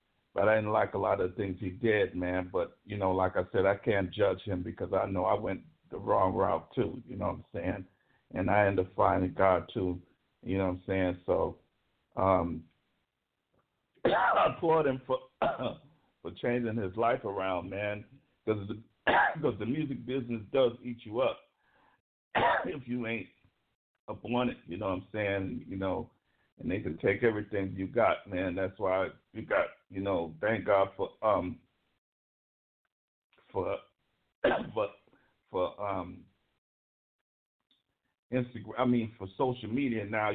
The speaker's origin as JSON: {"language": "English", "town": "San Francisco", "region": "California", "country": "United States", "said": "from San Francisco, like I said."}